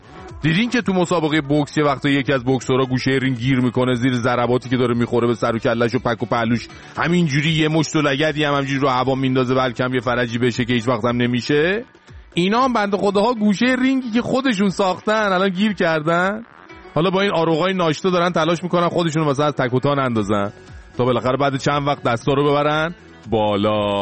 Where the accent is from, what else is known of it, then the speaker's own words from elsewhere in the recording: Iran; حالا به عنوان یه ایرانی وقتی به همسایه غربی نگاه میکنی